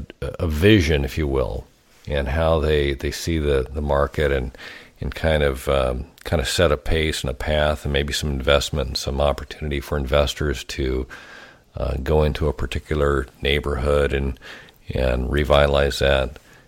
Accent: Kansas, United States; now in Portland, United States; I'm from the Midwest, and it's funny you bring up Lake of the Ozarks. I actually did a year down there at Osage Beach, but grew up in Kansas.

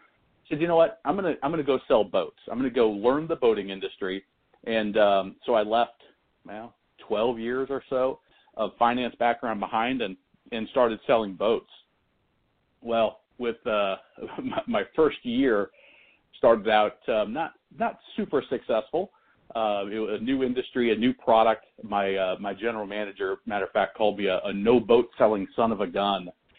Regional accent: Nebraska, United States; I got into the finance world I'm from Nebraska originally.

